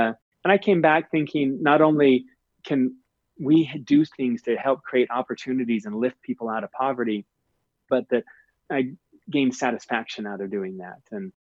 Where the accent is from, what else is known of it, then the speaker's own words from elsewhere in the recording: West Bountiful, Utah, United States; I was this kid from West Bountiful, Utah that got out there on a mission